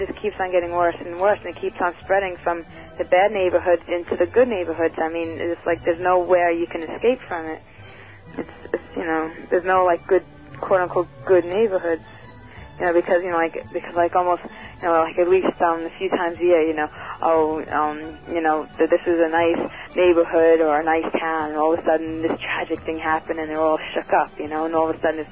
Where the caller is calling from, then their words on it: Selden, New York, United States; Calling from Selden.